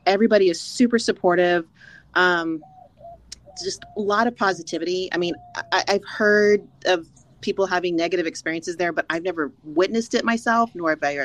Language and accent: English; Texas, United States; I mean, I'm from Texas.